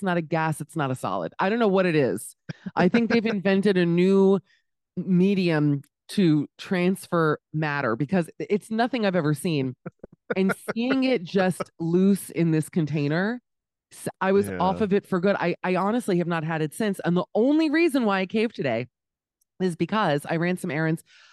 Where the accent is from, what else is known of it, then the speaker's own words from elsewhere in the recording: United States; So let me also add, I'm still American. I don't care what they say. I'm an American.